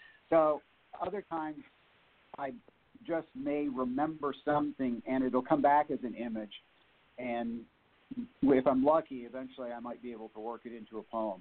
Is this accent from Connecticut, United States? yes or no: no; Oklahoma, United States; also born or lived in Texas; Yeah, I was born in Texas. I grew up partly in Texas, but a large part of my upbringing was, in fact, in Oklahoma.